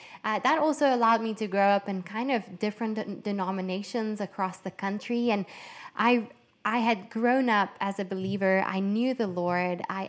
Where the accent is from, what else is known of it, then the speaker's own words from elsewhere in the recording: Sedgefield, Western Cape, South Africa; I grew up in a very small town called Sedgefield in South Africa. Now, it's literally based in the Garden Route. And if you imagine a Garden Route, it literally looks like a beautiful landscape, luscious area.